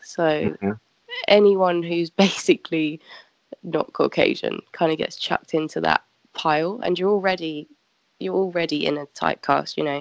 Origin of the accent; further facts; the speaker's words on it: Sandhurst, South East England, United Kingdom; moved away as an adult; now in London, United Kingdom; as you've already said. I'm from Sandhurst, which is actually quite a small town outside of London. I grew up there my whole life, up until about age 20, and then I ended up moving to London to pursue my acting. And I've pretty much lived there ever since.